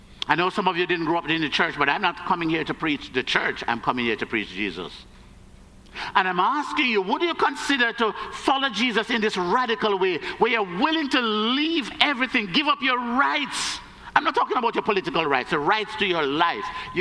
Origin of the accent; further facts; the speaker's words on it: Jamaica; also born or lived in United States; I cry over America because I live in America in part. I cry over Jamaica because I'm Jamaican and I live there in part.